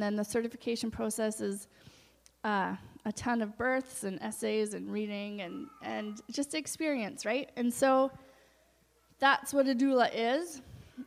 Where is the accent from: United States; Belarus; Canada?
Canada; Powell River, British Columbia; My husband and my family and my sister's here this weekend. Yeah, we are from Powell River, across the water, across the ferry there. We live in our RV.